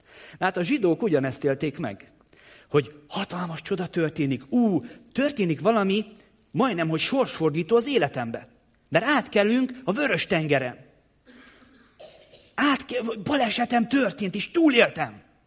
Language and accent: Hungarian; Kétegyháza, Békés, Hungary; Én Békés megyei származású vagyok, kétegyházi.